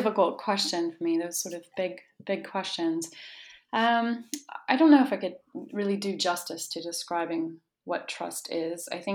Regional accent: United States; I'm originally American. I was a clinical psychologist for several years in New York City with families and children.

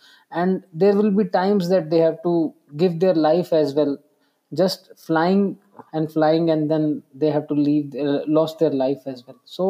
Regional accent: India; first language Hindi; English is a second language; like in Hindi, in my native language, we say bird as a chidiya.

